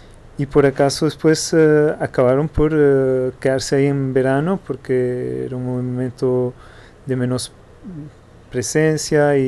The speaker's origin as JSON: {"language": "Spanish", "town": "Almada", "region": "Setúbal", "country": "Portugal", "second_language": "Spanish", "said": "soy de Almada, vivo en Almada, adelante de Lisboa."}